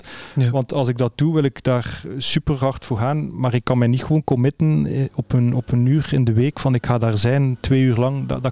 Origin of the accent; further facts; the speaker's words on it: Ghent, Flanders, Belgium; Ik zei, ik ben altijd ben opgegroeid aan de Ster.